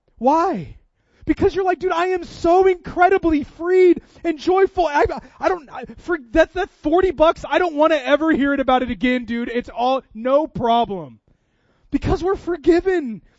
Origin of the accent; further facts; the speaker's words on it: Auburn, Washington, United States; I grew up in Auburn, Washington, which is where the Green River runs through.